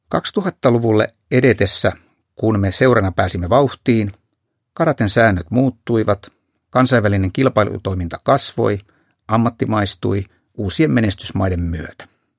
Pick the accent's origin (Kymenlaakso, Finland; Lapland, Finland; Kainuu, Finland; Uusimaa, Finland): Kainuu, Finland; Kajaani; also born or lived in Piikkiö; Lapsuus ja nuoruus Kajaanissa ja Piikkiössä. … Synnyin Kajaanissa 1965.